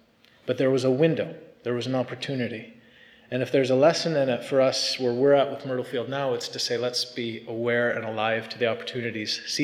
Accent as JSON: {"language": "English", "country": "United States", "moved": "as an adult", "lives_now": "Northern Ireland", "said": "My accent's not from here. I've tried. I've been here 15 years now. I'm working on it. And I came over from the States to do some postgraduate study"}